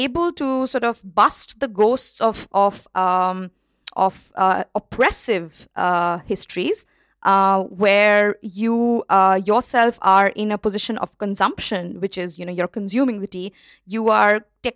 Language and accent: English; Kolkata, West Bengal, India; English is a second language; I grew up in Kolkata, which used to be known as Calcutta, and it is basically one night away from Darjeeling and one night away from Assam as well.